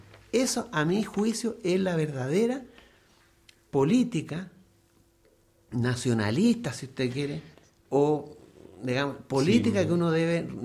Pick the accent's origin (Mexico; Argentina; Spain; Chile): Chile; Me siento no solamente chileno y profundamente mapuche, porque en mi sangre también, como todos los chilenos, tenemos genéticas, tenemos genes que provienen también de los pueblos originarios